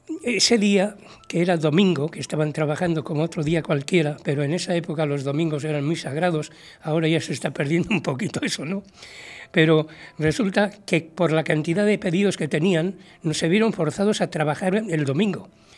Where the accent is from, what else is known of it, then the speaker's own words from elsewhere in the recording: Legazpia, Basque Country, Spain; me traía ya desde mi pueblo, Legazpia, en Guipúzcoa, la idea de que de una cruz llegaría a otra.